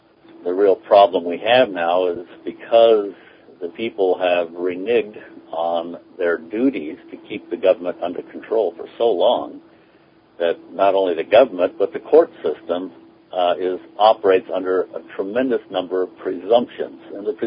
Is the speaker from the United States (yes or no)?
yes; California, United States; I was born in the California state republic, and as such, I'm a Californian.